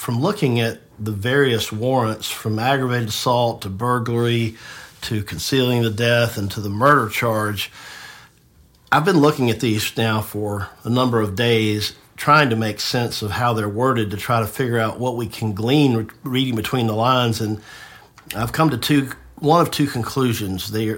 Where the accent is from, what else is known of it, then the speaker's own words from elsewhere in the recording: Tifton, Georgia, United States; I grew up in Tifton, so I know the area.